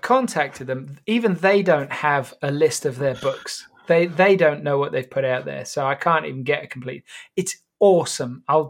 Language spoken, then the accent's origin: English; Ireland; But I'm Irish.